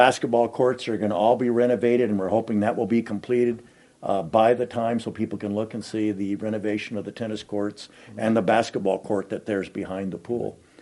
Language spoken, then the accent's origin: English; California, United States; I'm from California, but I grew up in a small town. I understand the dynamics of a small town